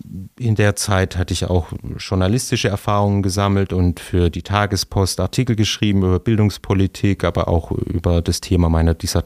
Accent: Stuttgart, Baden-Württemberg, Germany; Ich bin geboren 1979 in Stuttgart, habe dort die Schule besucht

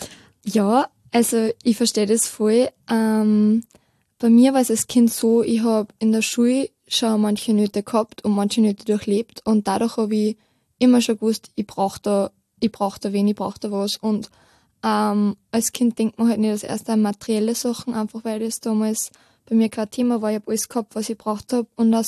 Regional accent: Upper Austria, Austria; Ich komme aus der Nähe von Steyr und ich werde bald 18

